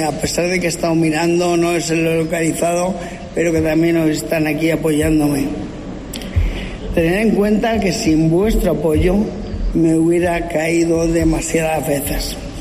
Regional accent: Castilla-La Mancha, Spain; Y encima, regalármelo en mi tierra, en mi casa, con mi gente. Quiero agradecer a todo el Consejo de Gobierno de Castilla-La Mancha su trabajo

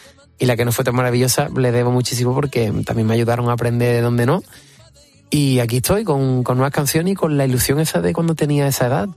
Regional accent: Rota, Andalusia, Spain; soy sur, soy de Cádiz, soy de Rota, me gusta el carnaval

